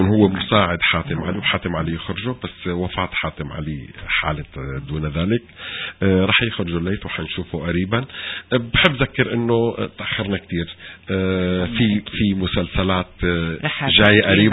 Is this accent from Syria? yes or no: yes; Syria